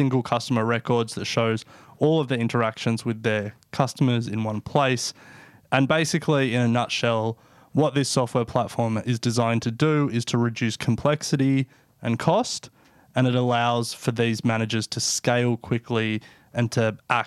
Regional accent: Australia; the obvious one as Australian speaking in Australia is superannuation.

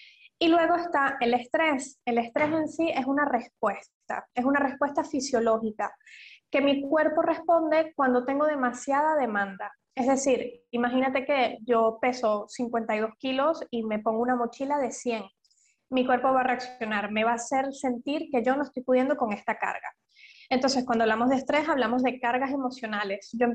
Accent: Venezuela; soy venezolana, soy psicóloga.

